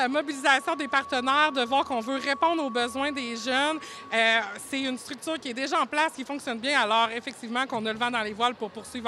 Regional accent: Saint-Gabriel-de-Rimouski, Quebec, Canada; Donc moi, je suis originaire de Saint-Gabriel-de-Rimouski.

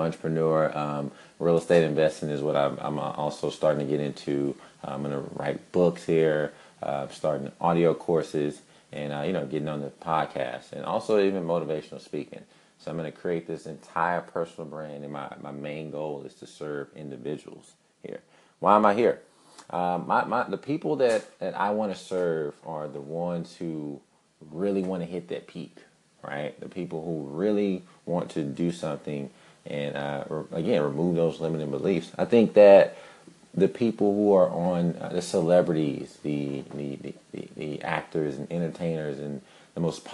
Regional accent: Dallas, Texas, United States; also born or lived in New York; I'm from Dallas, Texas. I'm born and raised in Dallas, Texas. I spent 4 years in New York for college

